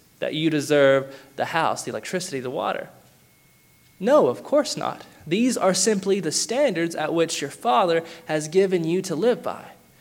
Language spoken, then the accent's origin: English; Athens, Alabama, United States; I am from Athens, Alabama. Most of the churches there are, or most of the congregations, I should say, are Church of Christ, or the Baptist Church, or the Presbyterian churches.